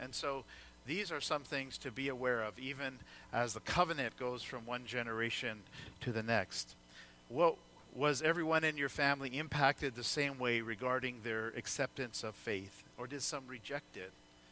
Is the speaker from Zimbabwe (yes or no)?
no; India; moved away; some part of it is because I came from India, I enjoy Indian food, and our kids do.